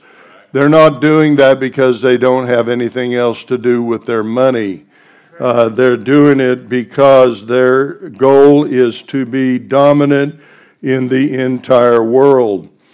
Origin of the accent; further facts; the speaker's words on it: United States; And I love America, and I'm glad that I'm an American. I'm thankful that I was born in this country.